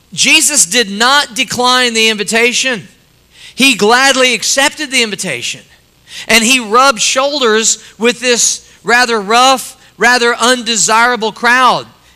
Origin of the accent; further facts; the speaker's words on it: St. Louis, Missouri, United States; We love the St. Louis Cardinals because I was raised in the St. Louis area, used to go to the games.